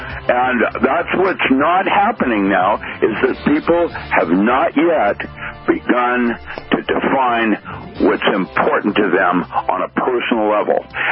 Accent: Philippines; because I grew up in the Philippines, and that's the little death.

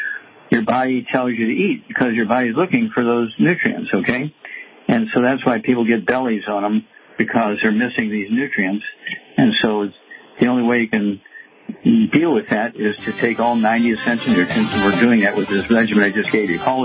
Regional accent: Missouri, United States; let's go to Missouri, my home state

